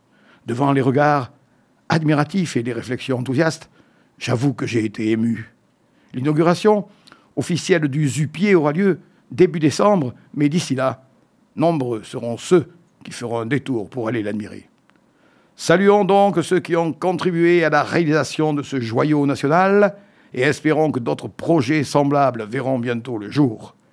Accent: Nouvelle-Aquitaine, France; Alors, chez nous, en Dordogne, les titulaires se représentent

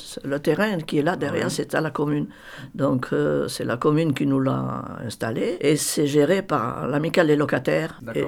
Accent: Saint-Crépin-d'Auberoche, Nouvelle-Aquitaine, France; Moi, j'ai toujours entendu parler, l'occitan. Autour de moi. Je vous dis, je suis de Saint-Crépin-d'Aubroche, mes parents étaient natifs de là.

